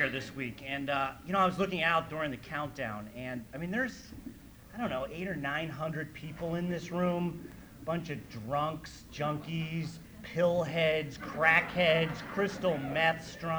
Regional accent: Chicago, Illinois, United States; my home group is a California group, but I'm from Chicago. Don't ask me how that happened. But I am from Chicago

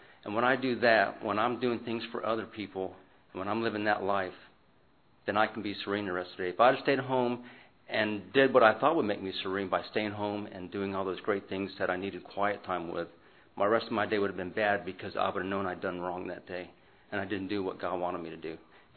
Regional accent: Pensacola, Florida, United States; I'm from Pensacola.

